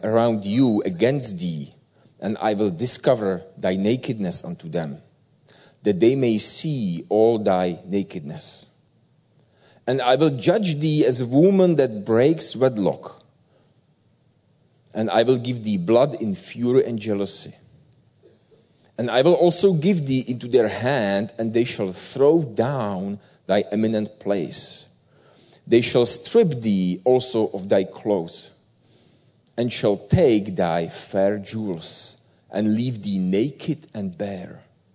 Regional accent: Czechia; now in Belgrade, Serbia; I am originally from Czech Republic, but I serve in Belgrade, Serbia.

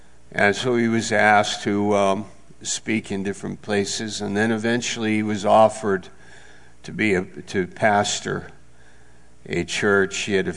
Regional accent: New York, United States; I'm from New York State, and I was in Maine that summer

